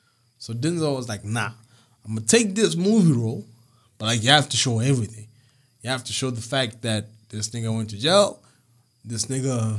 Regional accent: Zambia; Where are you from? It's like, oh, no, I'm from Zambia.

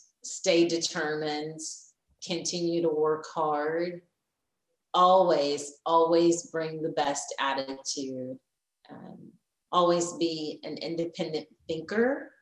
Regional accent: Houston, Texas, United States; I always wanted to be a main anchor in my hometown. So I'm living out my goals and dreams here.

